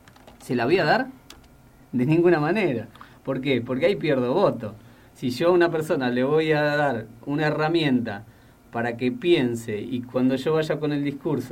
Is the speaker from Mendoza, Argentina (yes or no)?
yes; Mendoza, Argentina; No, yo vivo, yo soy de Alto Mendoza. No vivo en un barrio carenciado, o sea, el barrio tiene cloaca, tiene agua, tiene asfalto. Mi casa, bueno, es una prefabricada, pero es en un barrio que, digamos, de clase media, sí.